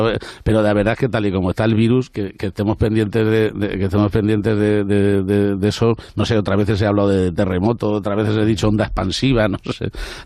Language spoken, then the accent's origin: Spanish; Spain; somos españoles antes que otra cosa